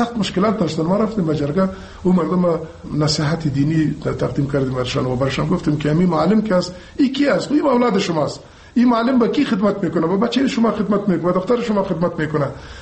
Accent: Afghanistan; ما افغان هستیم

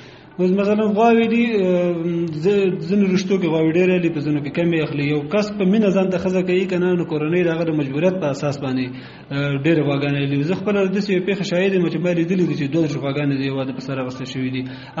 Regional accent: Kunar, Afghanistan; زه اصلا د کونړ ولایت اوسیدونکی یم. ګوره، ما په نورستان کې وخت هم تېر کړی

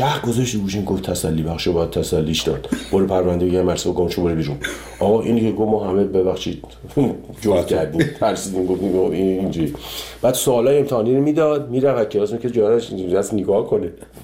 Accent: Iran; moved away; 30 خورده سال که از ایران من اومدم بیرون

